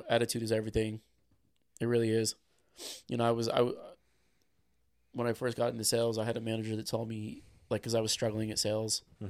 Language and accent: English; United States; the idea that we like allocate all this land to playing a sport is insane as an American.